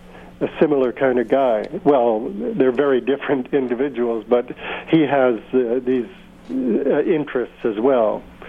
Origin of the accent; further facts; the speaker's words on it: London, United Kingdom; moved away as an adult; I was born in London, grew up there, but I moved away to teach school when I was 20, and have never moved back since, except for 1 year to go to university.